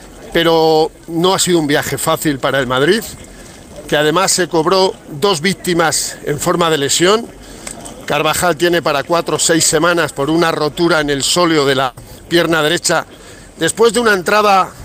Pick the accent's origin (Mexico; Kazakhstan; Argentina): Kazakhstan; En mi pueblo, que es el sitio más bonito que hay en el mundo. Estamos a 200 kilómetros de la frontera con China. Esto es efectivamente Kazajistán.